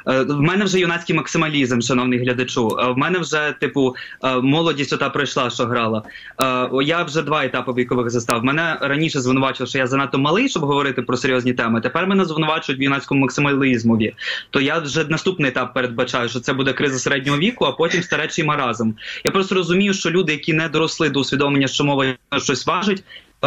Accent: Kyiv, Ukraine; born there; Я народився вже в Києві, але я щоліта проводив у бабусі з дідусем в Криму. І Крим на мене дуже сильно вплинув.

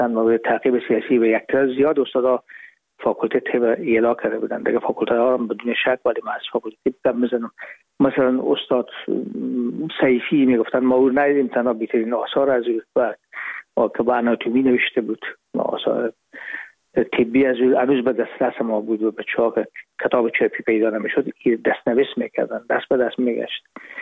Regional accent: Herat, Afghanistan; moved away as an adult; now in Hamburg, Germany; ما رفتیم از کابل به هرات و پیش که فاکولته رو پایان برسانیم یا دیپلم بگیریم از هرات از طریق زمینی داخل مرز ایران شدیم، از مرز ایران گذشتیم و داخل پاکستان و از پاکستان قاچقی آمدیم به آلمان. میشد سال 1369 که ما به هامبورگ رسیدیم

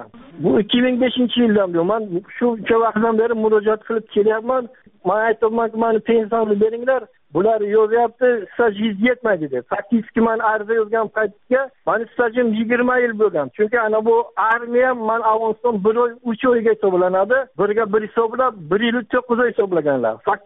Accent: Bukhara Region, Uzbekistan; 1969-yil 26-yanvarda tug'ilganman. Oilalikman. Buxoro viloyati Qo'qon tumanidan. Geofiziklar mahalla fuqarolar yig'ini Sharq ko'chasi 28-uyda.

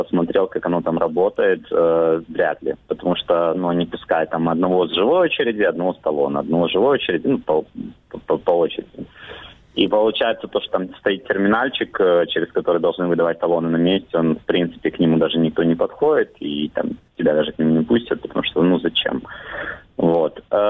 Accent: Crimea, Ukraine; кто-то, как я, там из Крыма, ну, из других городов приезжает

